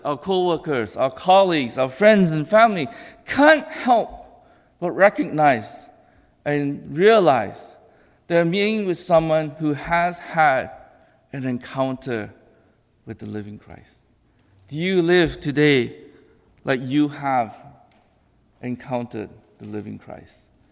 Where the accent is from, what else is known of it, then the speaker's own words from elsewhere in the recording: Kuala Lumpur, Federal Territory of Kuala Lumpur, Malaysia; English is a second language; moved away as an adult; now in Canada; So I was originally born and raised in Kuala Lumpur, Malaysia. I lived there till I was 18. And I came to Canada to attend Trinity Western University